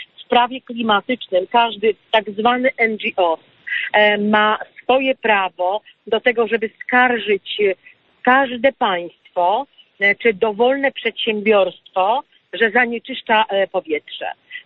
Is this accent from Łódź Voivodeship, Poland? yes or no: no; Lower Silesian Voivodeship, Poland; Ja pochodzę z okręgu wałbrzyskiego, gdzie decyzją polityczną zamknięto kopalnie wszystkie.